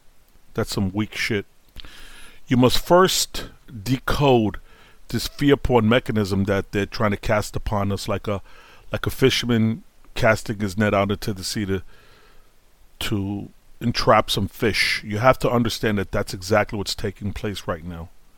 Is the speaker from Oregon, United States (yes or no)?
no; Brooklyn, New York, United States; I was brought up on welfare in Brooklyn, you know, my, a single parent. My pops died when I was 6 years old. Came up really hard in the tenement.